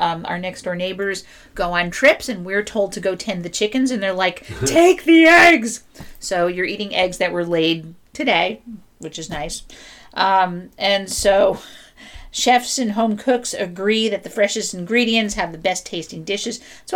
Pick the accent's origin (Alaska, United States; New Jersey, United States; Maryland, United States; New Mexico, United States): New Jersey, United States; I'm from New Jersey.